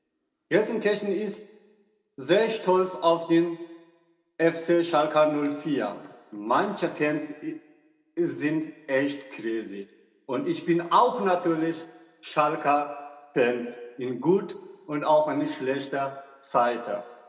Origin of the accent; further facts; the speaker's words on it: Afghanistan; German is a second language; now in Germany; ich komme aus Afghanistan